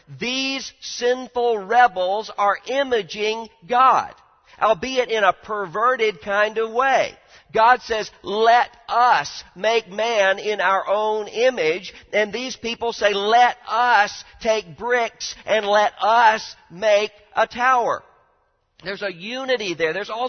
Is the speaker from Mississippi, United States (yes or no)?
yes; Mississippi, United States; I took a couple of my interns down to my home state of Mississippi.